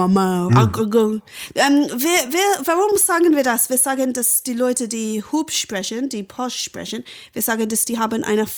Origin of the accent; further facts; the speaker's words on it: Saxony, Germany; Ich komme aus Sachsen.